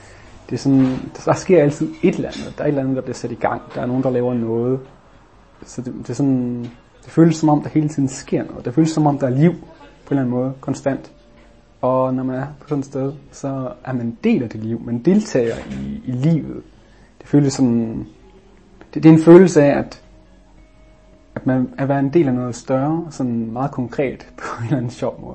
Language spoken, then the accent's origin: Danish; North Denmark Region, Denmark; now in Aalborg, Denmark; og jeg kommer fra Vesthimmerlands Kommune og bor nu i Aalborg.